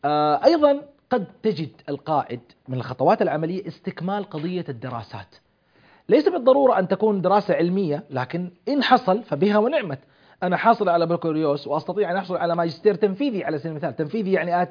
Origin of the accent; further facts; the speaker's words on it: Jeddah, Makkah Province, Saudi Arabia; بالمناسبة عندنا في جدة مكتبة الملك فهد العامة